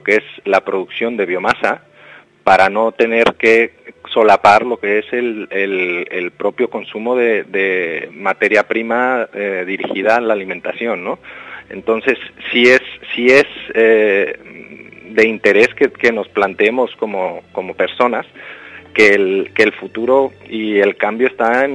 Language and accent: Spanish; Mexico; now in Spain; No, yo soy mexicano. Llevo ya 9 años aquí y...